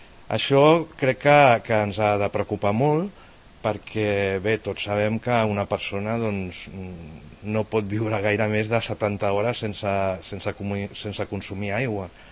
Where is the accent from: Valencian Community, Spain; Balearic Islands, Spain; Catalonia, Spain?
Catalonia, Spain; sincerament, com a català, em fa vergonya